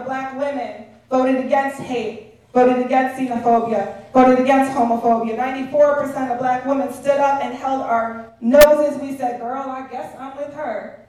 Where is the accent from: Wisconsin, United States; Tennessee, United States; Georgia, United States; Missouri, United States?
Wisconsin, United States; I grew up in Wisconsin. I cut my teeth in union political labor organizing.